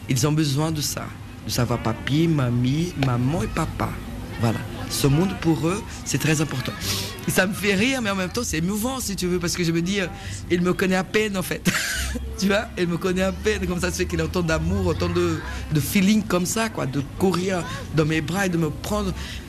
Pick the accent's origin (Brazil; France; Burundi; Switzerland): Brazil; French is a second language; Je suis brésilienne